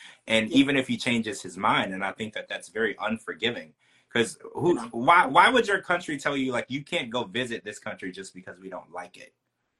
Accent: Louisiana, United States; But, you know, Stevie's dad, I'm from Louisiana, yeah, right?

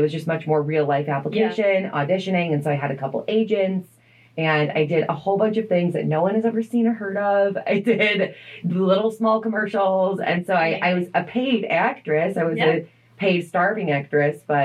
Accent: Chicago, Illinois, United States; I grew up in Chicago.

